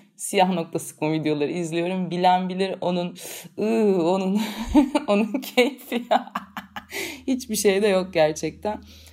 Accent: İzmir, Turkey; gerçekten böyle ağdacılara gidilen İzmirliyiz bir de.

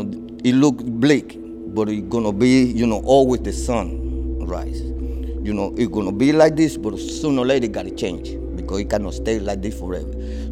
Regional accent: Havana, Cuba; English is a second language; now in United States; I am an immigrant. I am from Havana, Cuba. I live in the, you know, in the communist.

